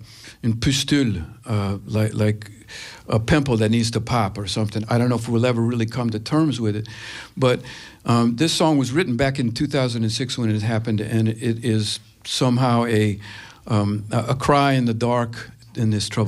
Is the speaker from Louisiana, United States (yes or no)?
yes; Scott, Louisiana, United States; They're all real nice, but no, I come from Scott.